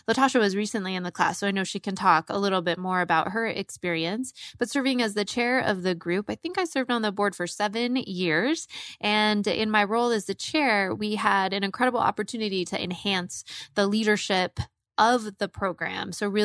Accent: New York, United States; now in Arizona, United States; So when I originally moved to Arizona, I came here from New York and I didn't know a lot of people.

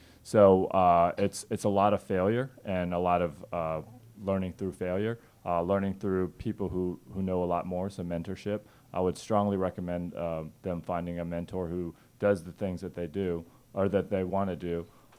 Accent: Atlanta, Georgia, United States; also born or lived in Korea; I grew up actually here in Atlanta by way of Korea.

